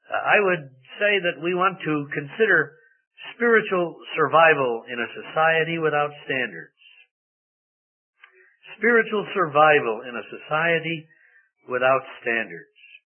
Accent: Missouri, United States; You know, I grew up in Missouri, and I remember the first time I heard a country preacher talk about a little girl

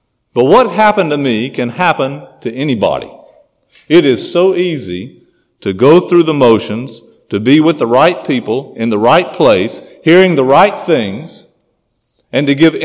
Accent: North Carolina, United States; In North Carolina, in those days, they had quarterly youth rallies where all the young people from the assembl

